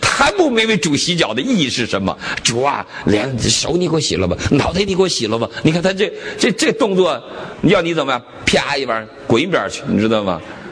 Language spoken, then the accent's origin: Chinese; Northeast China, China; 我们东北人，我是东北人